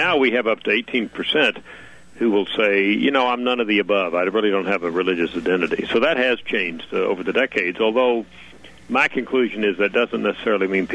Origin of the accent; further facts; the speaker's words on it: Texas, United States; When I grew up in Texas, there were blue laws